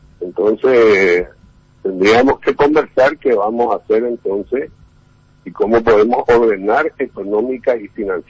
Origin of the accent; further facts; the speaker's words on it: Paraguay; como paraguayos